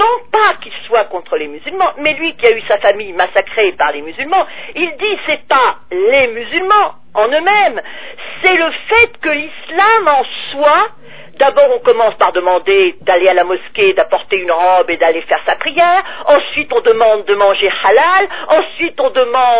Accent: France; born there; moi, je suis né en France

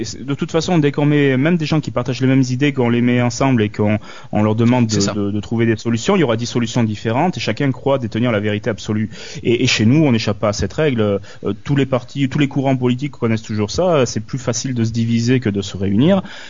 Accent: France; ce qui se passe chez nous en France

